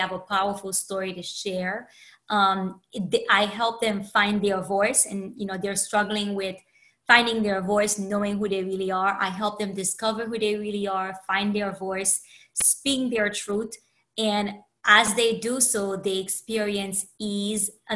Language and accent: English; United States; I am Haitian American, so it's by a fellow Haitian of mine.